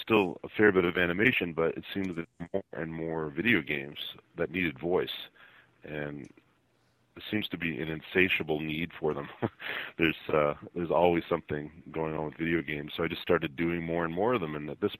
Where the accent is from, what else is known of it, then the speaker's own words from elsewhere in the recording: Windsor, Ontario, Canada; I grew up in a place called Windsor, Ontario, Canada, which is physically south of Detroit. It's a very strange little anomaly of geography. But yeah, right there near Detroit, and that's where I was until I graduated high school